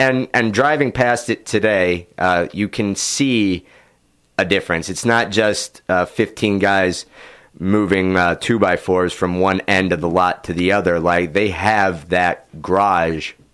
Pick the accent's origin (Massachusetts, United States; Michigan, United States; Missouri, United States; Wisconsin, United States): Missouri, United States; St. Louis; I'm from St. Louis.